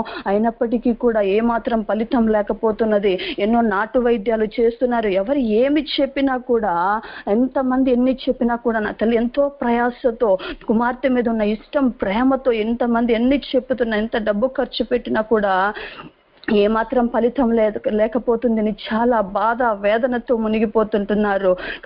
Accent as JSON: {"language": "Telugu", "region": "Andhra Pradesh", "country": "India", "said": "నాది చిత్తూరు జిల్లా."}